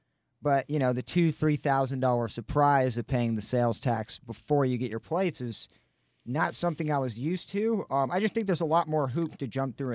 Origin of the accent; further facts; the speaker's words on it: Illinois, United States; I'm from Illinois, so what?